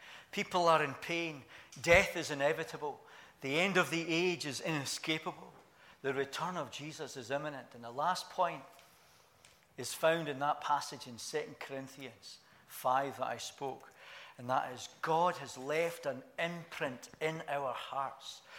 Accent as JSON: {"language": "English", "region": "Scotland", "country": "United Kingdom", "tie": "born or raised there", "said": "I was brought up in Scotland. I was brought up in a Christian country. I was brought up in the Church of Scotland. I went to church, not every week, but probably more than a lot of my peers."}